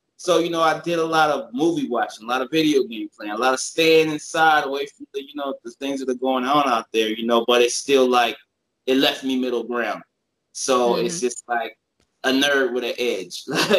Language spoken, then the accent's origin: English; Los Angeles, California, United States; I grew up in L.A. Like, you know what I mean? I'm from Cali. Like, you know what I mean? So, you know, I grew up in L.A. until I was like, you know, 16 and everything like that. Moved to the Inland Empire.